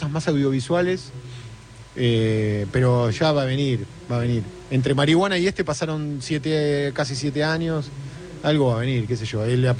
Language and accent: Spanish; Sarandí, Buenos Aires Province, Argentina; soy de Sarandí, que es casi el mismo barrio, claro, que el de él, claro, que de Villa Domínico.